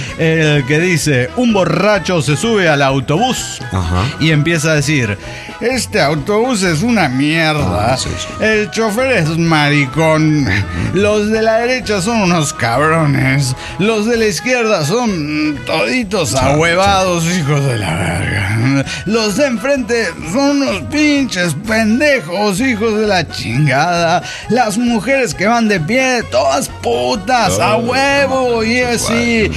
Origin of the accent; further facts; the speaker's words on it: Lima, Peru; Soy la renegada de Lima, Perú.